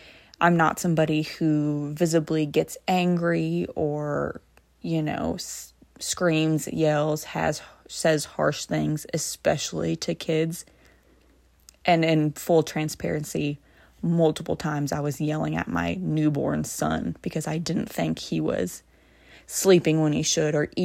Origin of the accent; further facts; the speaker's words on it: Louisville, Kentucky, United States; now in LaGrange, United States; I am a stay-at-home mom. I am from Louisville, Kentucky, and currently reside in a smaller town right outside of Louisville called LaGrange.